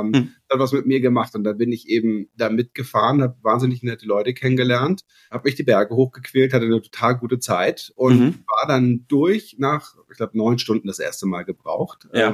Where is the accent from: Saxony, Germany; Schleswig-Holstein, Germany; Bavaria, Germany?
Schleswig-Holstein, Germany; Sylt; Ich bin Sylter. Ich bin auf Sylt geboren, genau, da zur Schule gegangen und ich habe eine sehr starke Verbindung zu Sylt. Das ist meine Heimat und obwohl ich in der Nähe von München lebe